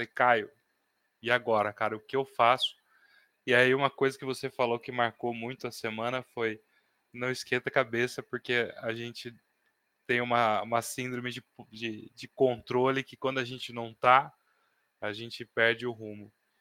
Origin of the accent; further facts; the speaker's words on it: Brazil; porque é nosso dever enquanto brasileiro